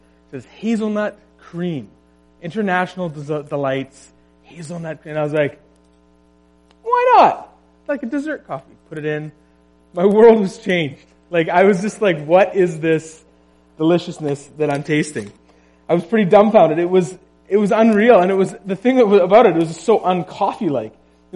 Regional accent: Prince George, British Columbia, Canada; in my hometown in Prince George.

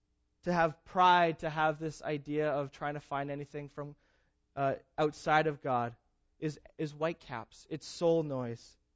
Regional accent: British Columbia, Canada; Growing up in the Okanagan, I know what this looks like.

